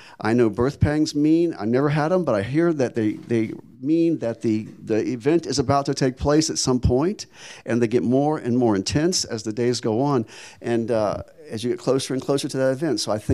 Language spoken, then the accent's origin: English; United States; It is hard for me as an American to be watchful for the second coming.